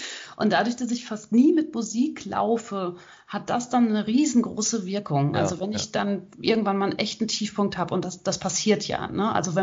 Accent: Hagen, North Rhine-Westphalia, Germany; ich komme aus Hagen, wie … ihre gesamte Band eben auch.

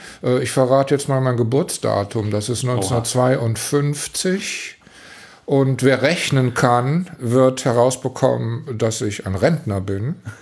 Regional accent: Velbert, North Rhine-Westphalia, Germany; born there; weil wir in Felbert, wo ich geboren bin, einen hervorragenden Organisten hatte

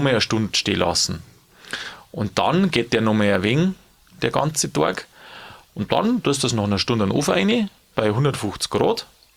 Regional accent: Bavaria, Germany; ich komme ja aus Niederbayern

